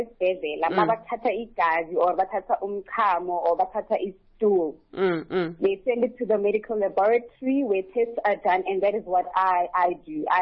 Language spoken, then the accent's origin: English; Mbalenhle, Mpumalanga, South Africa; moved away as an adult; now in Pretoria, South Africa; is just a name from that they started using in Pretoria when I moved here to study. But I'm from Mbalenhle, Extension 4. Mm-hmm. I was born and raised there.